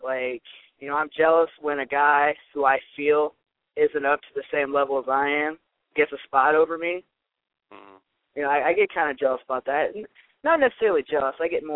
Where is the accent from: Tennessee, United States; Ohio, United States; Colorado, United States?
Ohio, United States; Dayton; So when you hear that constantly, like, oh, where are you from? Dayton, Ohio.